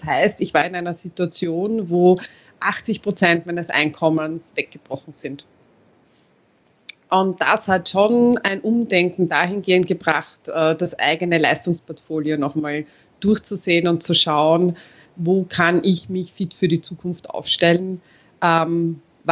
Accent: Austria; born there; habe als geborener Österreicher den Unterschied zwischen Aktien und Anleihen nicht gekannt

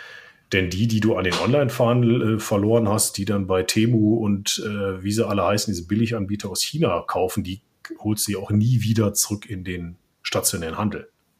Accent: North Rhine-Westphalia, Germany; ich komme ja nochmal aus dem Ruhrgebiet und was also zu meiner jugendlichen Zeit dann kam

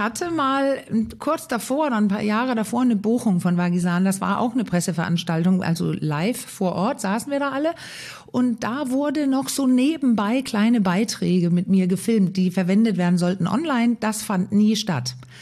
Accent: Denmark; born there; vielleicht als gebürtige Dänin, sehr frei erzogen

